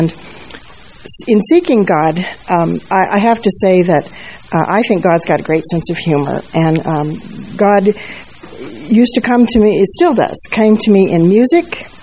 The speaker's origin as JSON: {"language": "English", "town": "Phoenix", "region": "Arizona", "country": "United States", "tie": "born or raised there", "lives_now": "Golden, United States", "said": "I was born and raised in Phoenix, and I'd never in my life seen a sunrise rainbow"}